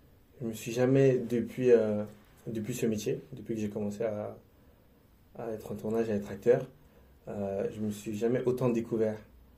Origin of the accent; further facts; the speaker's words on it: Creil, Hauts-de-France, France; j'ai grandi à Creil, je crois que c'est la 8e ville la plus pauvre de France. J'ai vécu pas mal de choses dans cette ville.